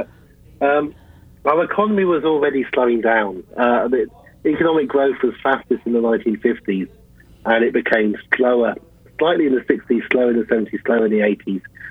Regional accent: Oxford, South East England, United Kingdom; I was born in Oxford, so I really am from Oxford.

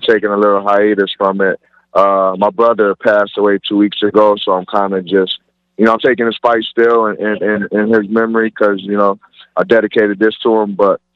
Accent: New York, United States; now in Miami, United States; the pizza down here in Miami, I'm from New York.

